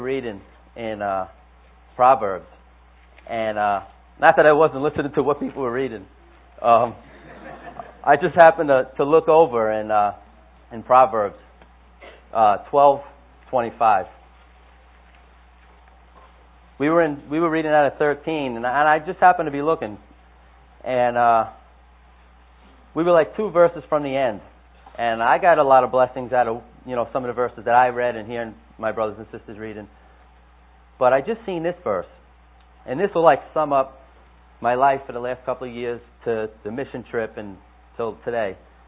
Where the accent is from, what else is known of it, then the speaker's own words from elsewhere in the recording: United States; I'm not there because I'm from the United States. I'm from America, and we're better than them.